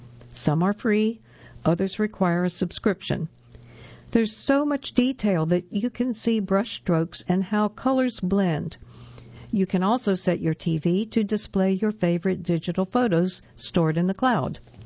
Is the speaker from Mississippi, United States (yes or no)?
yes; Mississippi, United States; And I'm from Mississippi. We elect every judge down there, and most states do that.